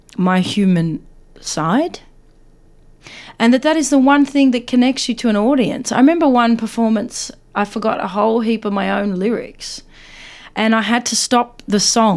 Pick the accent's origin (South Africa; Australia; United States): Australia; I was like, oh, no, I'm from Australia, Greek Australia.